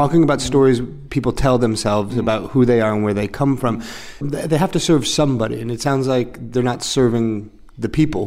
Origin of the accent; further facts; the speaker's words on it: United States; You know, as an American, I look at it